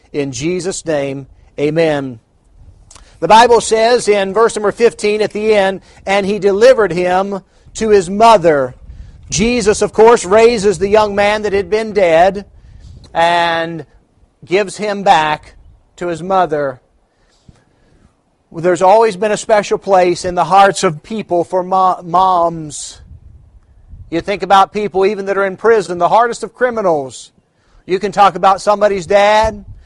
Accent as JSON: {"language": "English", "region": "West Virginia", "country": "United States", "said": "And for my home state of West Virginia, just a shout out that Mother's Day was started in Grafton, West Virginia"}